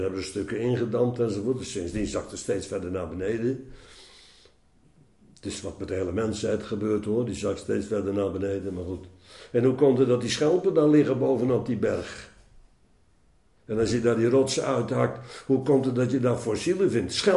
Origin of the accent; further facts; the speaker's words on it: Netherlands; ik ben opgegroeid aan de Oude Rijn. aan de noordkant ervan.